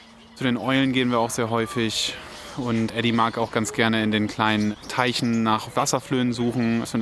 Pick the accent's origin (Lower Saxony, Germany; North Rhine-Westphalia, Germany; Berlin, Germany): Lower Saxony, Germany; Oldenburg; ich komme auch aus Oldenburg, habe auch an der Uni studiert und wir wohnen hier tatsächlich direkt neben dem Botanischen Garten.